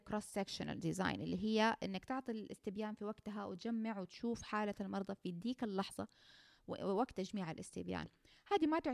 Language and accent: Arabic; Saudi Arabia; ما لقيت ولا دراسة صارت عندنا في السعودية